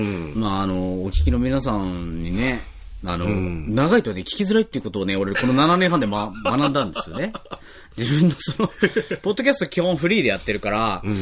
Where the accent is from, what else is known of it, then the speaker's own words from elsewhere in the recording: Shiogama, Miyagi, Japan; 震災のタイミングで俺塩釜で番組やってたって、自分の地元で番組やってたっていうのもなんかそれも何かこうあるなと思うし